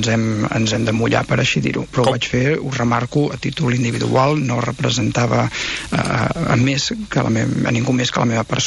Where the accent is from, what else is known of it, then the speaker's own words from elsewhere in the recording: Catalonia, Spain; Jo en allà estava com a ciutadà català